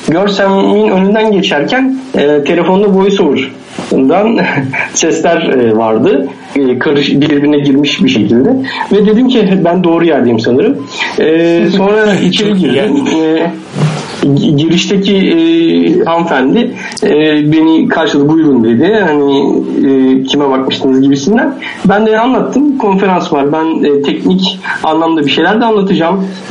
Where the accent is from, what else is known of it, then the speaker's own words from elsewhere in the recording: Edirne, Turkey; born there; now in İzmit, Turkey; Ben Edirne doğumluyum, 1981. Babam taksi şoförü, annem ev hanımı.